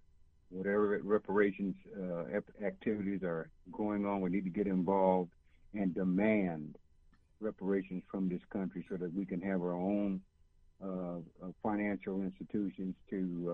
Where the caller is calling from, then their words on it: Edmond, Oklahoma, United States; I'm calling from Edmond, Oklahoma.